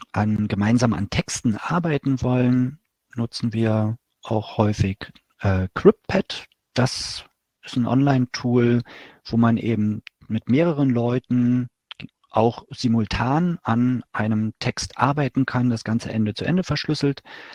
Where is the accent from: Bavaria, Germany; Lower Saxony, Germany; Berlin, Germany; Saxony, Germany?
Berlin, Germany; was für mich als Berliner dann eben auch ganz toll ist, dass ich nicht extra nach Freiburg fahren muss